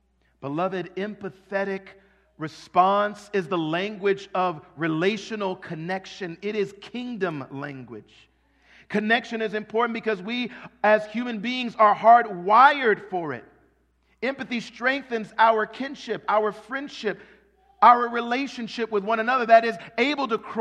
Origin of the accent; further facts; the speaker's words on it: Toledo, Ohio, United States; born there; also born or lived in Washington, D.C.; I used to not even tell people that I was born in Toledo, Ohio because of all of the shade.